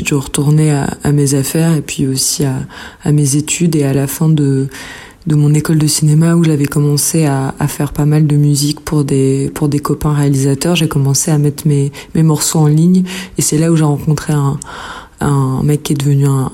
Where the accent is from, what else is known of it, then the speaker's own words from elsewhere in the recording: Paris, Île-de-France, France; et je viens de Paris.